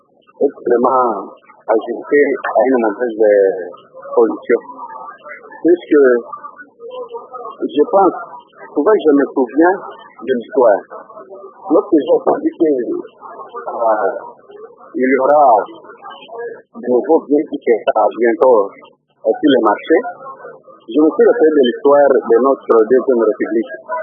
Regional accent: Bandundu, Mai-Ndombe, DR Congo; moi je suis de Bandundu. Chez nous à Bandundu, le billet de 20 francs était en circulation.

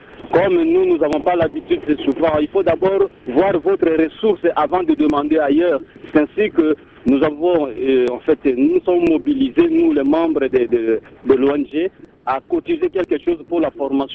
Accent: Équateur, DR Congo; Mais chez nous, à l'Équateur, nous avons remarqué que nous sommes vraiment les derniers de toutes les provinces.

